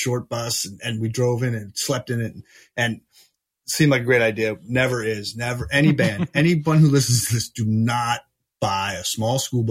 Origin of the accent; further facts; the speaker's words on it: New Jersey, United States; Like I'm from New Jersey and I'm tough